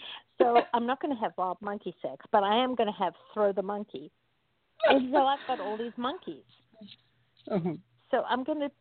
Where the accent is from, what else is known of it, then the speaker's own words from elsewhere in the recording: South Africa; now in United States; You know, I'm from South Africa, and when I used to call people, friends and family in South Africa, they'd all say, could you slow down? You sound so Texan.